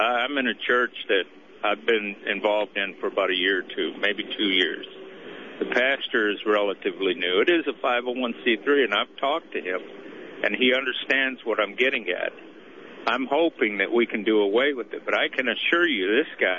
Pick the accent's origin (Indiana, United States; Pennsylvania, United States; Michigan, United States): Michigan, United States; Detroit; I'm 50 years old. I grew up in Detroit, and I went to the public schools.